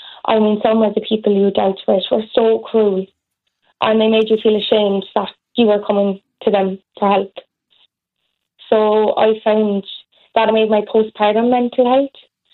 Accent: Carrigaline, Munster, Ireland; to get to property I'm in now, in Carrigaline, in my hometown.

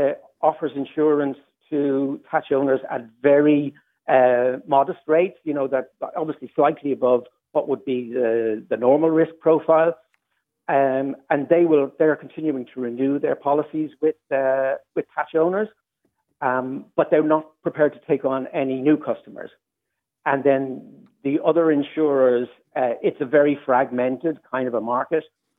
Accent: Dublin, Leinster, Ireland; I'm a lad from Dublin. I grew up in Coolock.

